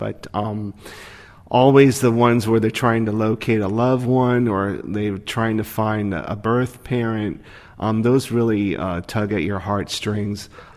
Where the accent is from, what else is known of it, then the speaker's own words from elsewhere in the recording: Sarasota, Florida, United States; now in New York, United States; from Sarasota, Florida. Been here in New York about 24 years.